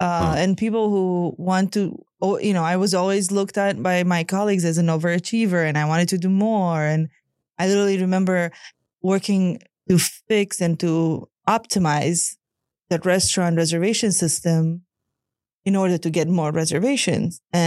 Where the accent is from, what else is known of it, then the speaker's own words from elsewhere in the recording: Romania; now in United States; I have pledged allegiance to the United States flag, but I was born in Romania.